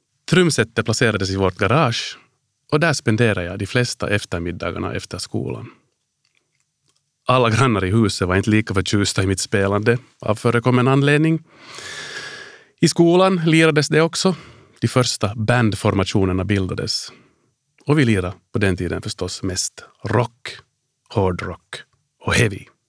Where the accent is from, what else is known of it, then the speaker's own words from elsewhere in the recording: Helsinki, Uusimaa, Finland; Jag är född och uppvuxen på Drumsö i Helsingfors. Där tillbringade jag mina första 20 år. Förutom de 2 år som jag som liten grabb bodde i USA, i Washington DC.